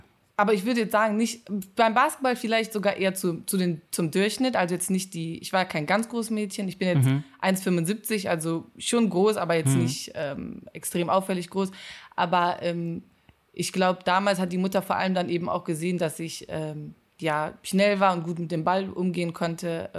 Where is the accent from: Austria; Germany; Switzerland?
Germany; Cologne, North Rhine-Westphalia; ich komme aus Köln und da gibt es ja den Köln-Marathon